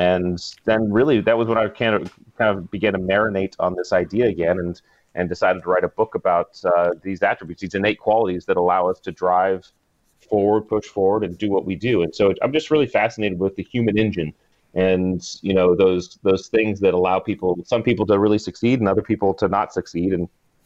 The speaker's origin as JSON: {"language": "English", "region": "New England", "country": "United States", "tie": "born or raised there", "said": "Well, I grew up in New England, joined the Navy in mid-90s, went to the SEAL teams, and spent a career with the Navy SEALs."}